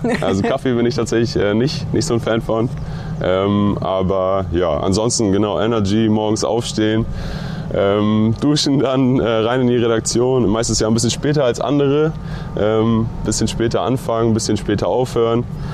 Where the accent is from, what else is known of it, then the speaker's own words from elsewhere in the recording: Diepholz, Lower Saxony, Germany; Zu Hause, ich komme ursprünglich aus Diepholz, sagt vielleicht manchen was.